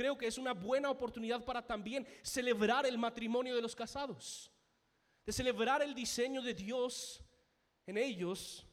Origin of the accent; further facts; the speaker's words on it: United States; Spanish is a second language; yo también soy gringo, por eso lo puedo decir así, en cariño.